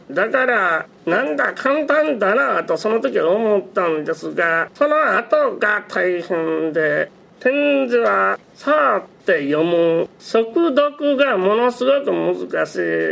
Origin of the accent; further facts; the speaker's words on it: Hyogo, Japan; 私は兵庫県出身ですけれども